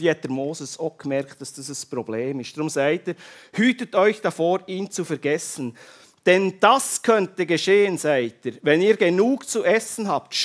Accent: Switzerland; das sind wir Schweizer.

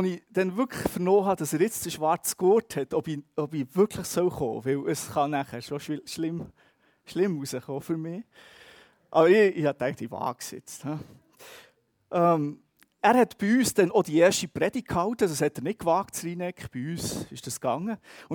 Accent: Vorarlberg, Austria; wo ich herkomme, als Vorarlberger

